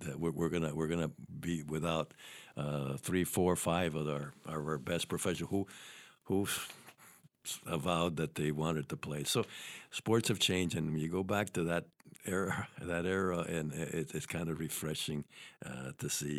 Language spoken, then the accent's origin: English; Saranac Lake, New York, United States; as I mentioned, I grew up in Saranac Lake, 6 miles away.